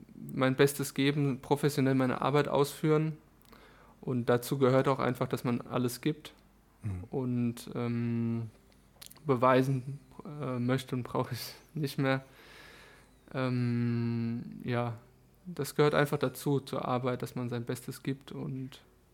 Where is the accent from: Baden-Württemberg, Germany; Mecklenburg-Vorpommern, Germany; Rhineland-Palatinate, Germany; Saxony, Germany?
Rhineland-Palatinate, Germany; Worms; born there; wenn ich zu Hause bin, dann bin ich auch ab und zu nochmal in Worms und oder in Alzey zum Beispiel